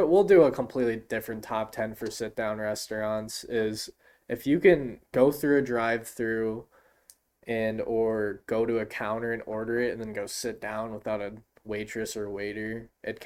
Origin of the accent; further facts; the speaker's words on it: Wisconsin, United States; I'm gonna say this because I think they already know we're from Wisconsin.